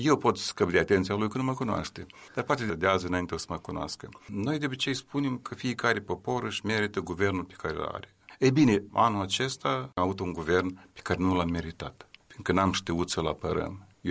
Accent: Chișinău, Moldova; Și n-am înțeles doamnele intelectuale din urbea noastră, Chișinău.

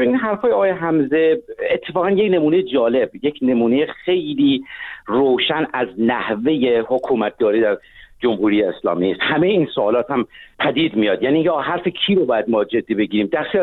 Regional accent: Iran; عرض کردم به عنوان یک ایرانی از منظر یک غربی

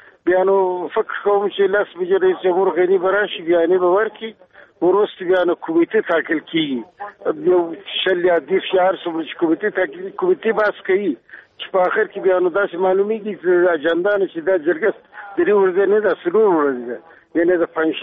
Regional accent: Afghanistan; زه د افغانستان دی بچی

